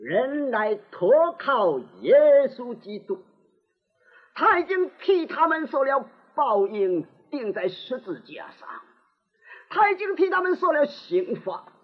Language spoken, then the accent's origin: Chinese; China; 我们中国人说种瓜得瓜，种豆得豆啊